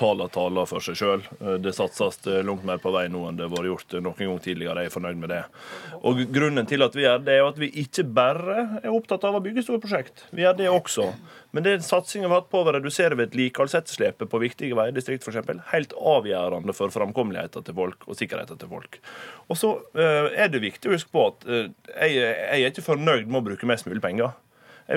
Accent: Volda, Møre og Romsdal, Norway; hjemme på Sunnmøre. Det kobler ihop det tunge maritime industrimiljøet på ytre søre Sunnmøre med det tunge offentlig sektordominerte området i min hjemkommune Volda.

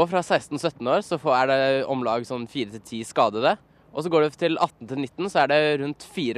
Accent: Oslo, Norway; Og jeg kommer fra Kampen.

